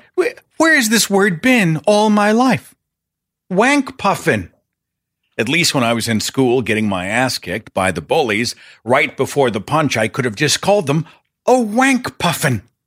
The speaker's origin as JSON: {"language": "English", "region": "Oklahoma", "country": "United States", "said": "And I can say that because I'm from Oklahoma and I am one."}